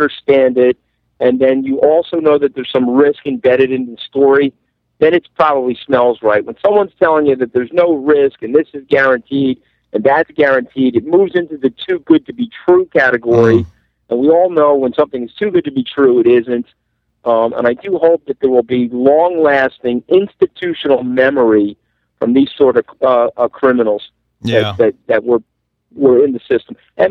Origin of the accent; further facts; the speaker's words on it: Long Island, New York, United States; There's some fun stories in there about growing up on Long Island and working at my uncle's motorcycle shop.